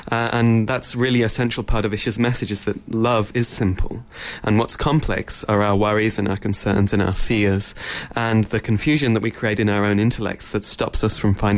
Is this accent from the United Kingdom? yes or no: yes; England, United Kingdom; moved away as an adult; now in South America; I'm originally from England, but I have been based in South America with Isha.